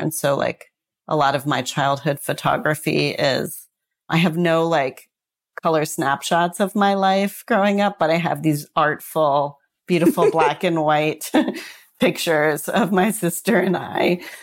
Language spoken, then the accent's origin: English; New York, United States; also born or lived in Arizona; So I grew up initially in New York.